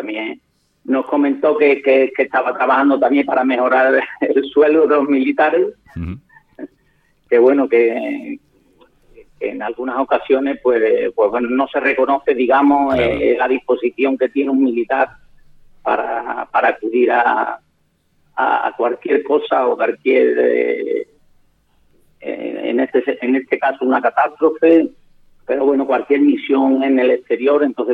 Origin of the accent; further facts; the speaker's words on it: Monesterio, Extremadura, Spain; y a todo mi pueblo de Monesterio.